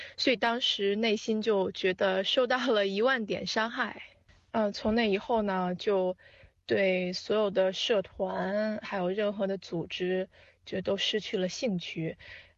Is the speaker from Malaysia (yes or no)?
no; Shandong, China; 因为我是山东的考生